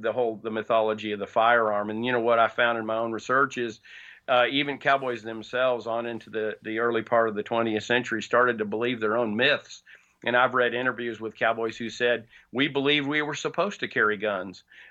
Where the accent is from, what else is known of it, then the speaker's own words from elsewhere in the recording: Kansas City, Missouri, United States; I grew up in Kansas City and Kansas City North, and ended up at KU